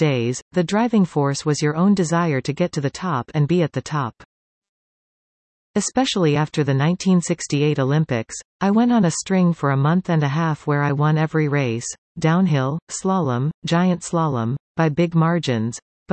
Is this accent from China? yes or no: no; Ottawa, Ontario, Canada; I grew up ski racing in Ottawa.